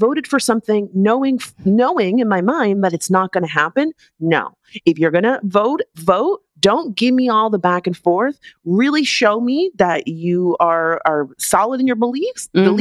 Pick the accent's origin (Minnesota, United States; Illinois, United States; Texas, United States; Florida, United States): Florida, United States; Our last apology comes from my home state of Florida.